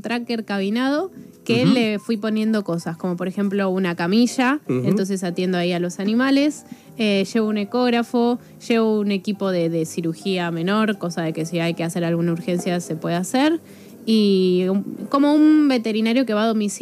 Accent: Buenos Aires, Argentina; De zona norte y mi familia tiene un local de deportes náuticos del Delta. Entonces me crié ahí, pero nunca viví 100% hasta ahora que trabajo y vivo ahí.

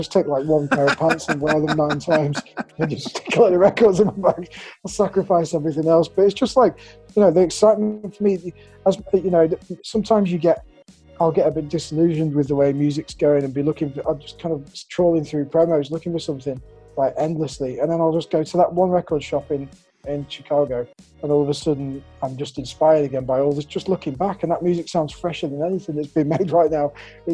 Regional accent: Huddersfield, Yorkshire and the Humber, United Kingdom; also born or lived in London / Los Angeles; now in Ibiza, Spain; I'm originally from Huddersfield. That's kind of what I consider my hometown, although I moved around a lot while I was younger. Then I went to London, LA. Now I'm based in Ibiza most of the time.

